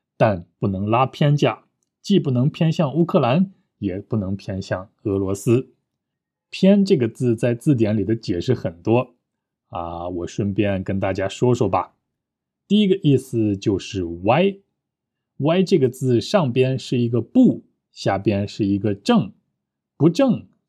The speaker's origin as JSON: {"language": "Chinese", "country": "China", "said": "虽然我是中国人，但是我写汉字真的不好看"}